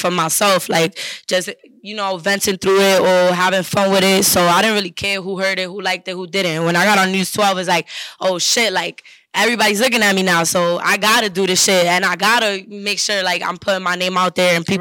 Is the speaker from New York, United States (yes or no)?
yes; Bronx, New York, United States; It definitely wasn't easy growing up in the Bronx, but I wouldn't be who I am if I didn't come up and from the Bronx, you know.